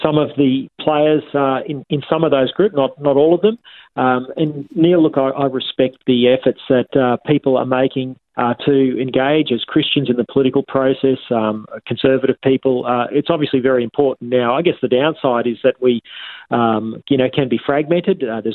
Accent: Queensland, Australia; in Queensland in my home state.

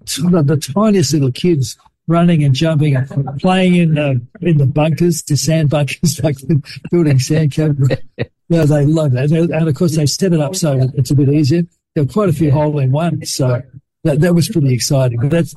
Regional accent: Australia; I'm from Australia.

